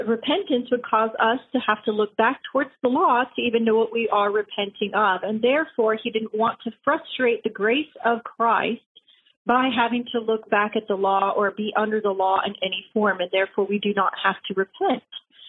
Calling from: Virginia, United States; Hi, guys. … I'm from Virginia, and I had another question for you.

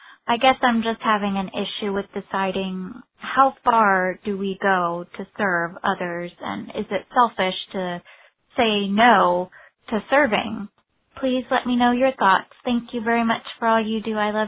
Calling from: Florida, United States; I'm from Florida.

